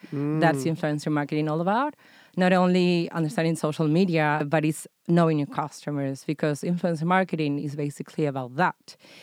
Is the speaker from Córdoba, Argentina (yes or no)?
yes; Córdoba, Argentina; now in Tel Aviv, Israel; I'm from Cordoba, Argentina. I arrived here to the city, Tel Aviv, about 2 years ago.